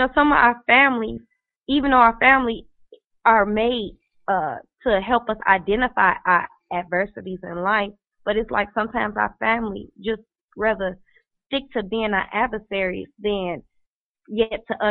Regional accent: Chicago, Illinois, United States; I'm from Chicago.

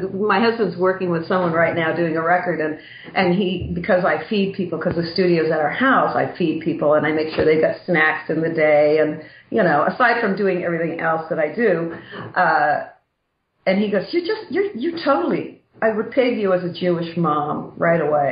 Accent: Canada; Yeah, I'm Canadian.

